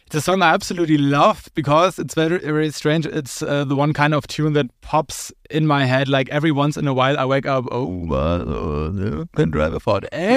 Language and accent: English; Hanover, Lower Saxony, Germany; born there; English is a second language; I was born in Hannover, but that is a long time ago. Maybe my English is not so good.